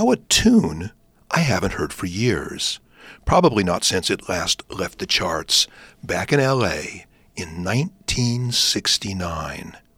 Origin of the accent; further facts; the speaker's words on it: Hawthorne, California, United States; growing up in Hawthorne, there was no nature in Hawthorne.